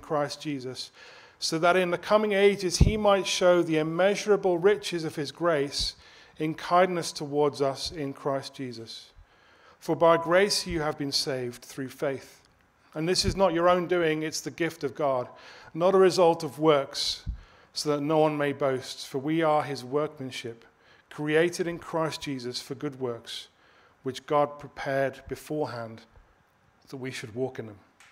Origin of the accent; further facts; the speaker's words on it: United Kingdom; moved away as an adult; now in Canada; you probably can tell that we're not from Canada originally. We're from the UK.